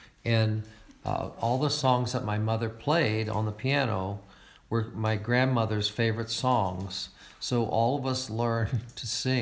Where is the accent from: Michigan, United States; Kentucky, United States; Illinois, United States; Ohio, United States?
Ohio, United States; Granville; We are recording this interview in Fort Worth, Texas, and I am from Granville, Ohio.